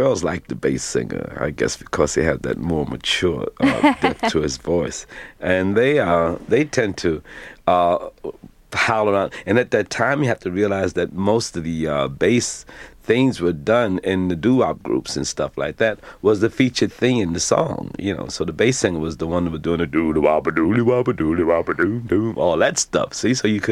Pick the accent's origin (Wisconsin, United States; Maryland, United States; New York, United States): New York, United States; also born or lived in Henderson; I was born in Henderson, North Carolina, so I wasn't familiar with the street singing thing until I came to New York, which I was about 11 years old when my parents first moved to New York.